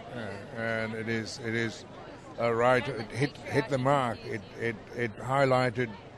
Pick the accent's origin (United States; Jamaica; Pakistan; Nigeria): Pakistan; now in Australia; I am a refugee from Pakistan. So, I'm Australian citizen now. It's been a long time. Yeah, but I'm from Pakistan.